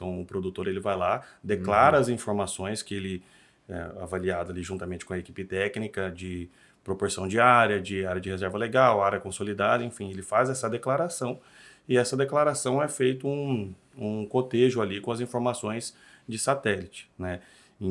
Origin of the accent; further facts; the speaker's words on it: Mato Grosso, Brazil; ali no estado do Mato Grosso. O nosso estado ali, de onde eu venho, nós temos já o CAR digital